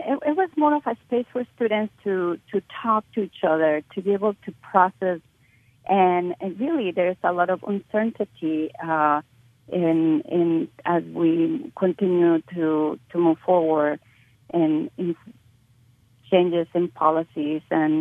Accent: Mexico; I mean, I'm originally from Mexico

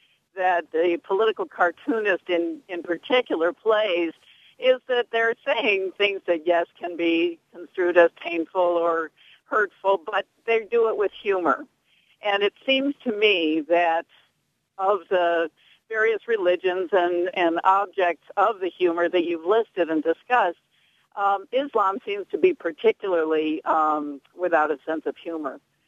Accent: Pittsburgh, Pennsylvania, United States; I'm from Pittsburgh. I take the Post-Gazette, and I love Rob Rogers' cartoons.

